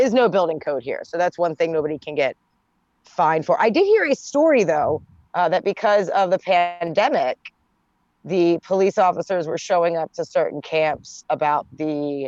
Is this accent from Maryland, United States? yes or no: yes; Baltimore, Maryland, United States; For instance, I grew up in Baltimore City. It just like any other city in America, Chicago, Detroit, you name it.